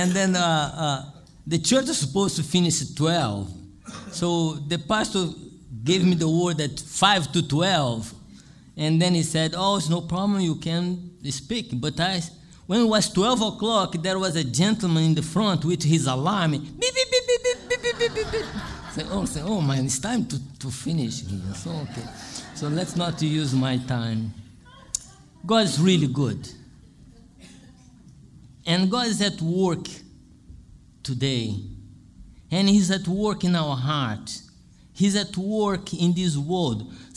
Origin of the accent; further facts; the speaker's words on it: Rio de Janeiro, Brazil; English is a second language; now in Texas, United States; By the way … I'm from Texas, but I was born and raised in Rio de Janeiro.